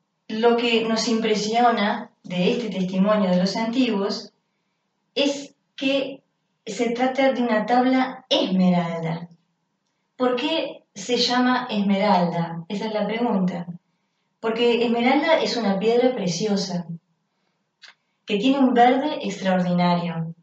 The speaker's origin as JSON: {"language": "Spanish", "region": "Montevideo", "country": "Uruguay", "said": "Somos de Montevideo, Uruguay, y estamos participando de este encuentro que llamamos Encuentro con la Rosa Cruz."}